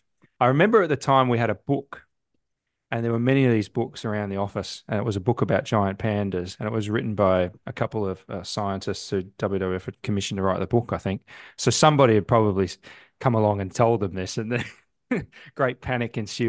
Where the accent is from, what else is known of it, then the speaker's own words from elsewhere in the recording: Melbourne, Victoria, Australia; So I was living in, I grew up in Melbourne in Australia. I actually grew up in the countryside, but my parents took me out of a small town at about the age of eight